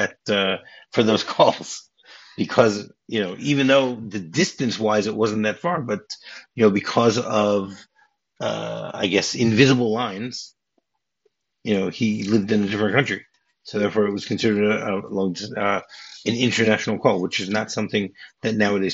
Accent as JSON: {"language": "English", "town": "Detroit", "region": "Michigan", "country": "United States", "tie": "born or raised there", "said": "when I was growing up, I grew up in Detroit, and I had a good friend from school that lived in Windsor, which is in Ontario, right across the border."}